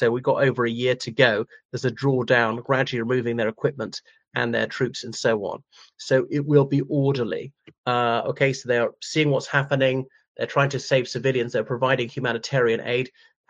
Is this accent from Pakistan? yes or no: no; Ireland; And various countries like Republic of Ireland, we dispatched troops as an Irishman, as an Irish citizen.